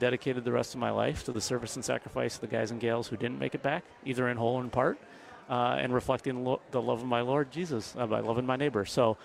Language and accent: English; Kewaunee, Wisconsin, United States; also born or lived in Hartford; I was born in Hartford, so Washington County originally. I'm the son of a Lutheran minister and a registered nurse. And my folks moved around a lot when I was a youngster. And mostly the eastern part of the state. Middle school and high school years in Kewaunee.